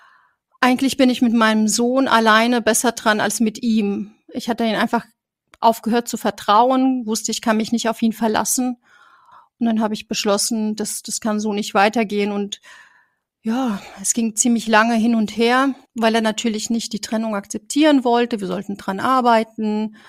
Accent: Romania; Naja gut, ich komme aus Rumänien, das ist bei uns normal, dass wir mit 18 schon heiraten.

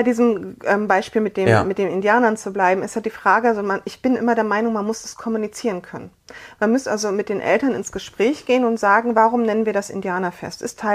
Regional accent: Radebeul, Saxony, Germany; ich komme aus der Nähe von Radebeul, da ist alles

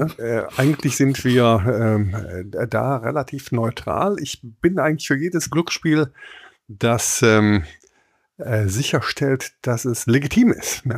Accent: Rhineland, Germany; Als Rheinländer

